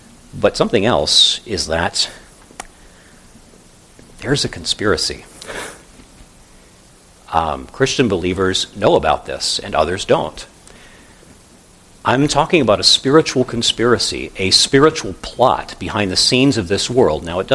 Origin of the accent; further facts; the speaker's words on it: United States; This is one of my big concerns as an American, but also as a pastor.